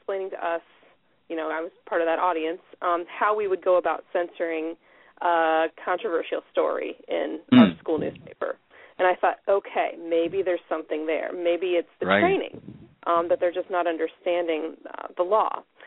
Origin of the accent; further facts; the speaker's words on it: Ohio, United States; And I'm from Southwest Ohio originally